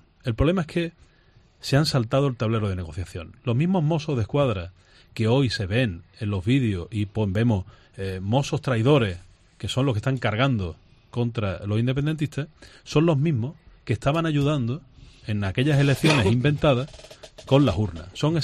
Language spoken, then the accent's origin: Spanish; Spain; yo, como español, desde Málaga hasta Cataluña